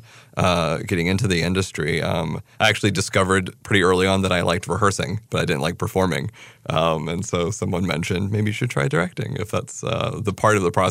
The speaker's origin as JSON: {"language": "English", "town": "Staunton", "region": "Virginia", "country": "United States", "tie": "born or raised there", "said": "I grew up in Stanton, Virginia. So I guess 3 hours south."}